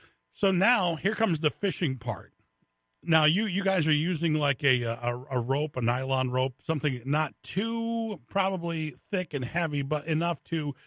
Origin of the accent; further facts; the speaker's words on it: Lansing, Michigan, United States; Look, growing up in Lansing, I mean, I've seen a lot of things in the river